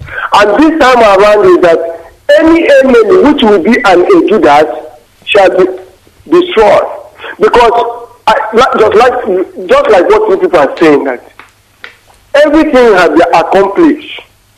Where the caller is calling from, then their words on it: Denmark; I'm calling from Denmark.